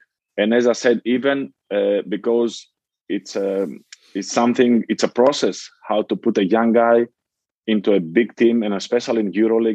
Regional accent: Thessaloniki, Central Macedonia, Greece; English is a second language; moved away as an adult; also born or lived in Athens; That was my home for me, even that I come from Thessaloniki. But after 5 years in Athens, I was feeling great.

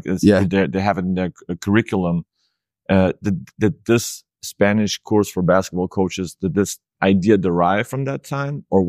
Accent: Germany; That's something that I have not learned growing up in Germany.

